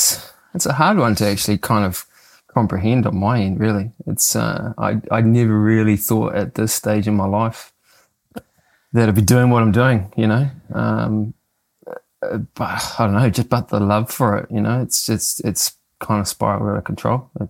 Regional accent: Mangakino, Waikato, New Zealand; also born or lived in Whangarei; I was born in Whangarei, and then I spent a lot of my years down in a little place called Mangakino or Whakamaru, which is obviously close to Taupō and Tokoro. So I spent till about I was 12 living there.

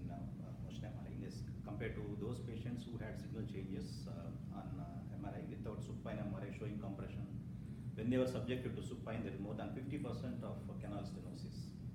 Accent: South India, India; English is a second language; Yeah, so I am from India. So I basically come from south part of India.

